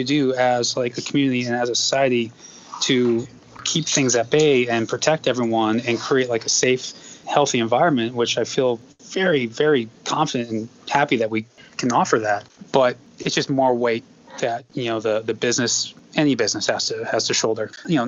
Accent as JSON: {"language": "English", "town": "Northampton", "region": "Massachusetts", "country": "United States", "tie": "born or raised there", "said": "We're from Northampton, and it's almost feels like Amherst at the time when we were kids was like never land over there."}